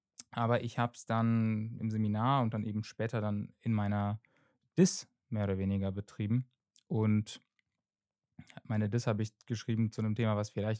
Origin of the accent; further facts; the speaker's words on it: Berlin, Germany; Ich komme aus Berlin, ich habe dann auch in Berlin mein Abi gemacht